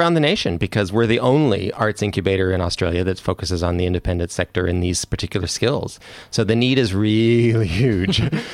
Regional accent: Canada; accent: Canadian; So my accent is Canadian.

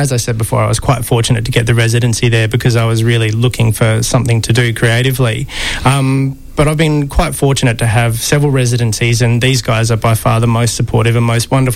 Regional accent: Victoria, Australia; now in Melbourne, Australia; I grew up in Gippsland and studied in Gippsland, moved to Melbourne about 10 years ago

